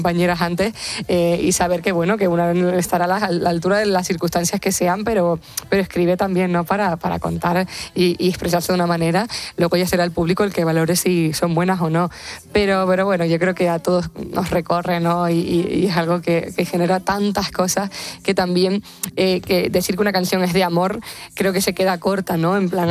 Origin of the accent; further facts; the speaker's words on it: Canary Islands, Spain; Claro, mi tierra siempre me generó un imaginario del que yo bebo, siempre lo dije, yo no hago música folclórica como tal, ya hay grandes del folclore, y, pero sí que bebemos, ¿no?, de los sonidos que traemos en el recuerdo, de los instrumentos que sabemos vivos, el timple canario